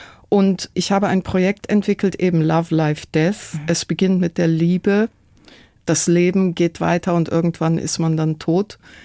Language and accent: German; Tehran, Tehran Province, Iran; German is a second language; now in Germany; Also geboren und aufgewachsen in Teheran und das letzte Mal war ich vor 25 Jahren jetzt